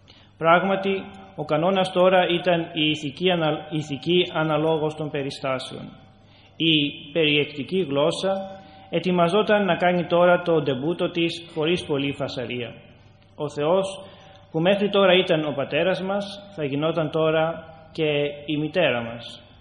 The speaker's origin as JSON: {"language": "Greek", "country": "United States", "said": "σαν Αμερικάνος, σαν ένας που ασπάστηκε την Ορθόδοξη πίστη, ένας απλός παπάς του χωριού"}